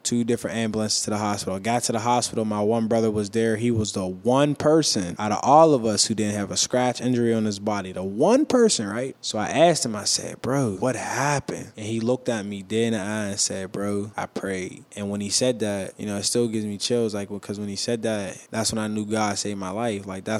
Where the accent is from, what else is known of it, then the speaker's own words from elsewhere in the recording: Homewood, United States; I grew up in Homewood. It was right in Flory Way.